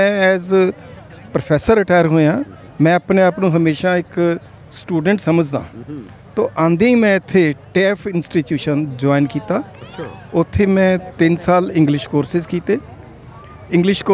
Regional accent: Firozpur, Punjab, India; ਐਸਾ ਜੀ ਕਿ ਮੇਰੀ ਉਮਰ 71 ਹੈ, ਔਰ ਮੈਂ ਫਿਰੋਜ਼ਪੁਰ ਪੰਜਾਬ ਤੋਂ ਹਾਂ।

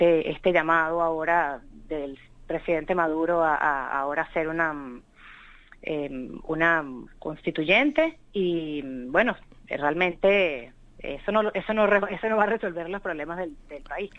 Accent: Venezuela; now in Australia; pero somos venezolanos

